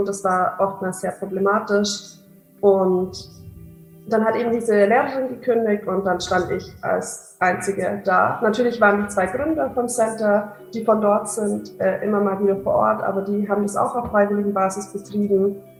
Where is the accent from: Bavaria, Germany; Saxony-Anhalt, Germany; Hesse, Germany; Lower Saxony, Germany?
Bavaria, Germany; now in Maastricht, Netherlands; ich bin 26 Jahre alt, gerade wohne ich in Maastricht in den Niederlanden. Ich komme eigentlich aus der Nähe von Augsburg und habe auch in Augsburg davor studiert.